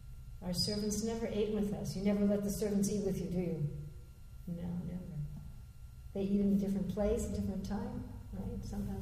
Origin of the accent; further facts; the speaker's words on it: United States; And I was raised in America. I'm sure you could tell that after I said one or two sentences.